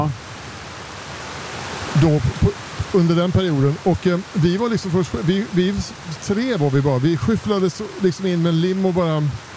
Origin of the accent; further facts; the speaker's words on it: Sweden; Som svensk så skäms man ju lite grann.